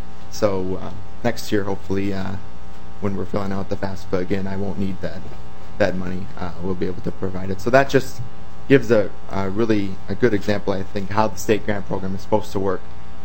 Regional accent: Spring Grove, Minnesota, United States; I'm from Spring Grove, Minnesota, in the far southeast corner.

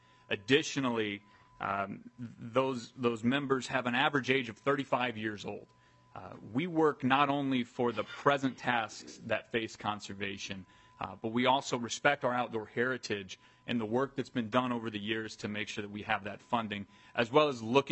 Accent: United States; now in Minnesota, United States; Although where I'm from is the epitome of rural America, the five-county area surrounding my hometown was made up of less than 1% public land. When I came to Minnesota

